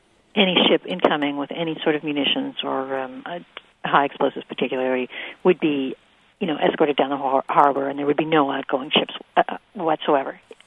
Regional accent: Halifax, Nova Scotia, Canada; I mean, growing up in Halifax

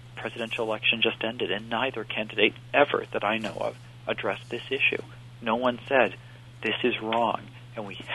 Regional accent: Detroit, Michigan, United States; because, as I said, too, it's my hometown, to feel that people are finding something worthwhile in the book in Detroit.

